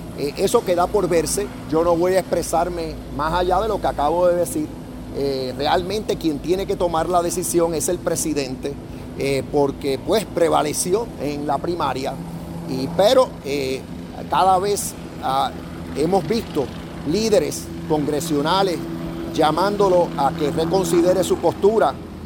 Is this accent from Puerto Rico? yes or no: yes; Puerto Rico; Y como puertorriqueño, lo mínimo que yo debo concederle es el espacio para que él tome esa decisión